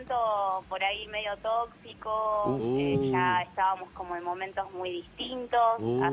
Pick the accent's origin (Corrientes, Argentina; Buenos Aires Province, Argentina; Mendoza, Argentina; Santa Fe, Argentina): Buenos Aires Province, Argentina; Don Torcuato; Yo soy de Torcuato, partido de Tigre. No queda en Luján